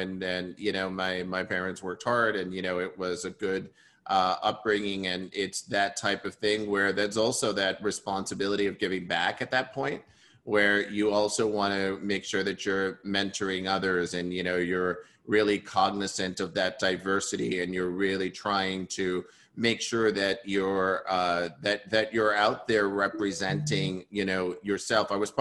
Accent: New York, United States; I was born and raised in New York.

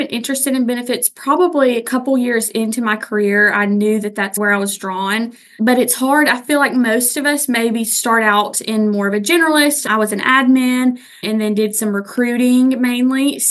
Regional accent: Huntsville, Alabama, United States; I'm from the Huntsville area.

